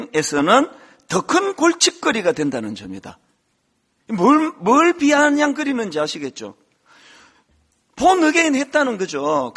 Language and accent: Korean; Bundang, Gyeonggi Province, South Korea; 제 아내하고 저하고 막 너무 막 이 촌놈 분당에서 온 두 사람이 좋아가지고